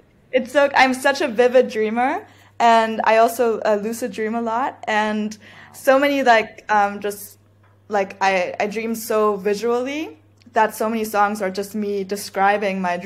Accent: Berlin, Germany; through growing up in Berlin. So, you know, here in the city, like you walk down the streets and you just hear techno or house music

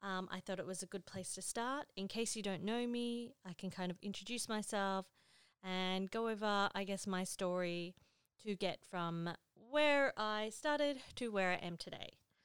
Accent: Australia; I am from Australia and I have been shooting for pretty much exactly 10 years now.

